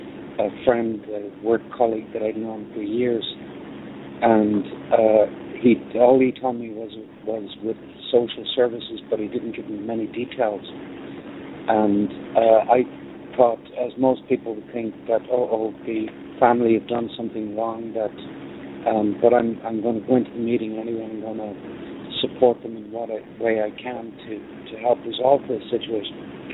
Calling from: Spain; I should say good morning because I'm calling from Spain. It just turned midnight here, so.

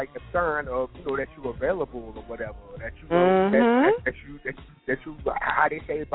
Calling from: Brooklyn, New York, United States; I'm calling from Brooklyn.

